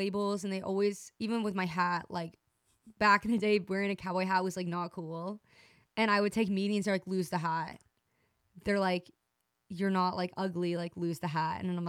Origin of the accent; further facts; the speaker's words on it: Marietta, Georgia, United States; So I grew up in between the city and country. I grew up in Marietta, Georgia.